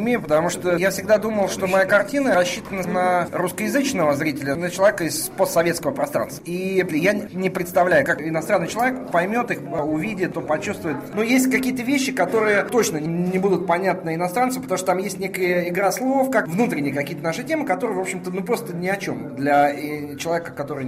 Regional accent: Russia; я сам из России, я очень люблю Россию.

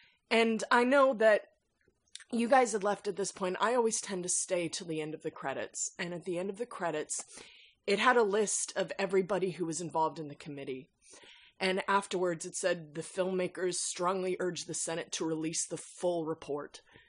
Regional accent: United States; it was very hard for me to be okay with being American, and that only kind of happened in the last couple of years.

